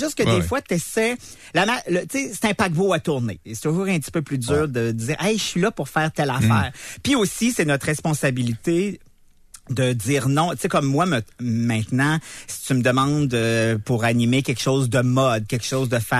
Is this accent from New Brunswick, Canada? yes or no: no; Quebec, Canada; Je viens de Charlevoix.